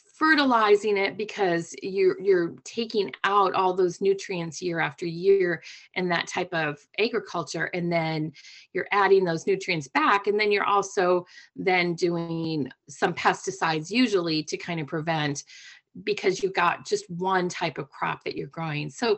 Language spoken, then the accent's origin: English; Midwest, United States; I'm from the Midwest, so it's heartbreaking for me that I can't grow tomatoes outside of a greenhouse.